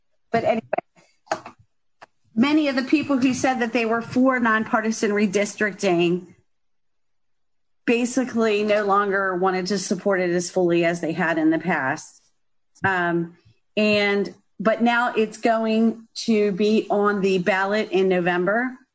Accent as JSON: {"language": "English", "region": "Maryland", "country": "United States", "said": "I'm from Maryland, and we have the opposite problem in Maryland that we have in Virginia."}